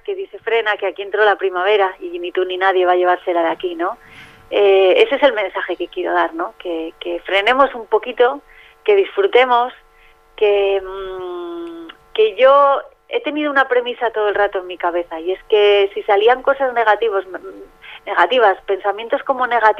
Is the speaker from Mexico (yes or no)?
no; Santander, Cantabria, Spain; vamos a Santander, mi tierra